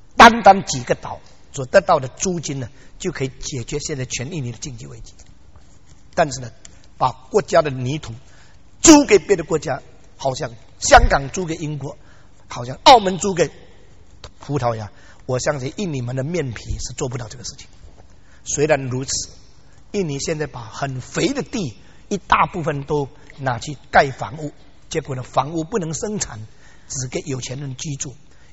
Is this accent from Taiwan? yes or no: no; China